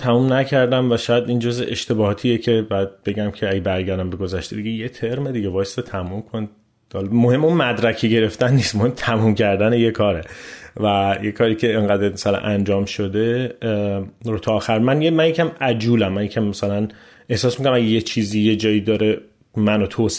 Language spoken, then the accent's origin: Persian; Tehran, Tehran Province, Iran; من متولد 1364 و در تهران به دنیا اومدم، بچه در روس بودم، همیشه خونمون هم هیچوقت عوض نشد، همونهایی بودیم که همیشه یه جا زندگی کردیم تو منطقه بولوار شهرزاد پایین در روس و تو تهران.